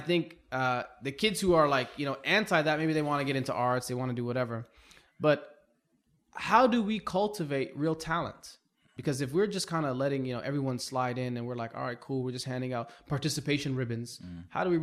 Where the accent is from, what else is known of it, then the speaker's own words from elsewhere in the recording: Toronto, Ontario, Canada; And so I was the only one really repping Canada. I was from Toronto.